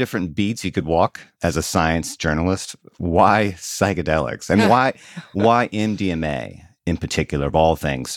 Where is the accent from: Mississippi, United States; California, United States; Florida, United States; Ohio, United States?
Mississippi, United States; Biloxi; I am. I swear. Gulfport's our cross-town rival. But yeah, I grew up in Biloxi, Mississippi, of all plac